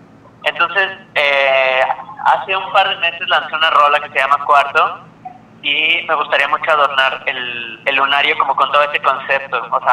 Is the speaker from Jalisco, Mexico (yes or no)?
no; Mexico City, Mexico; Pues yo soy un cantautor de la Ciudad de México.